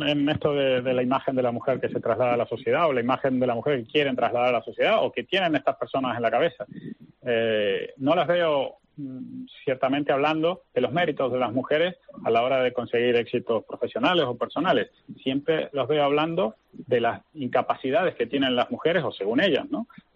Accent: Argentina; now in Spain; soy argentino, he nacido con el gas en mi casa toda la vida

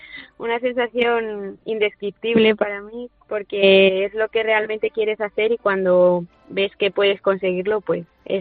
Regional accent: Toledo, Castilla-La Mancha, Spain; y a mí como toledana pues me enorgullece poder entrenar allí cada tarde.

